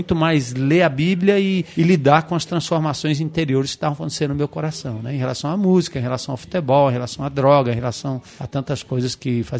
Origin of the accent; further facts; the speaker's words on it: São Paulo, Brazil; also born or lived in Northeast Brazil; E eu nasci em São Paulo, na Zona Norte, Tucuruvi, Santana, ali foi minha praia ali durante muito tempo e depois eu fui pro Nordeste.